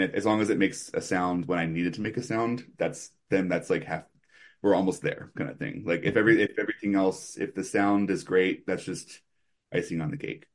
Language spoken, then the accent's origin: English; New Jersey, United States; I grew up in outside Philly, and I grew up in a town called Collins, New Jersey, which is happens to be where John Simer's shop is.